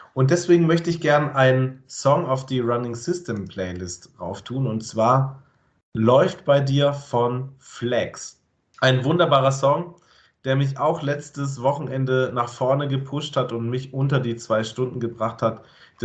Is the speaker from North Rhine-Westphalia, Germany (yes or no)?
no; Hamburg, Germany; da kann ich meine Heimat und mein Hamburg nicht leugnen